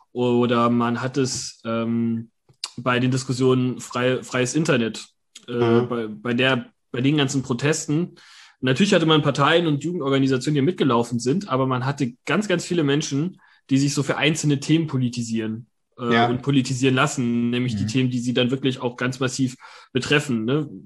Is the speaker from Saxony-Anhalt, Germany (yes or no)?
yes; Saxony-Anhalt, Germany; also born or lived in Bavaria; Da habe ich keine Erinnerung mehr dran. Das war nur, also ein Jahr, nachdem ich geboren bin, sind wir dann nach Sachsen-Anhalt gezogen.